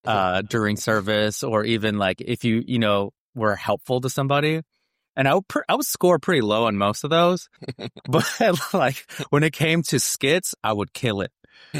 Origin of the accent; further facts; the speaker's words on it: Los Angeles, California, United States; in Los Angeles growing up. My mom just found herself in all these different ministries.